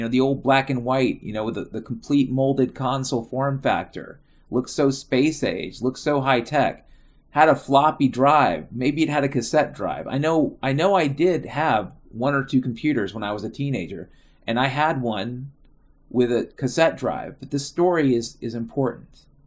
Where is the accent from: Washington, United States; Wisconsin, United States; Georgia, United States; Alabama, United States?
Washington, United States; Vashon Island; I'm from Vashon Island. My dad's an engineer at Boeing.